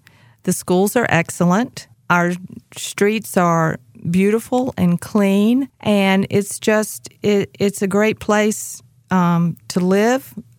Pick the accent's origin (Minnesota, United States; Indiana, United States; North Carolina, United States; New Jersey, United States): North Carolina, United States; Greensboro; I was born in Guilford County, which is Greensboro.